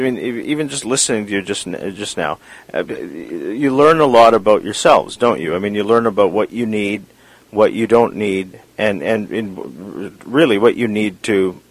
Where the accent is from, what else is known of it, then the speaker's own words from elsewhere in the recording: British Columbia, Canada; just how important that is to ourselves as British Columbians